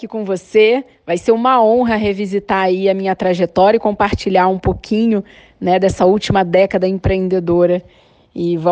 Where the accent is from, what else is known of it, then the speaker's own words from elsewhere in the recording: Nova Iguaçu, Rio de Janeiro, Brazil; also born or lived in Belford Roxo / Niterói; eu sou nascida em Belford Roxo, Baixada Fluminense, do estado do Rio de Janeiro. Fui criada em Nova Iguaçu, né, até os 14 anos, quando a minha família se mudou para Niterói. Eu venho de família normal, classe média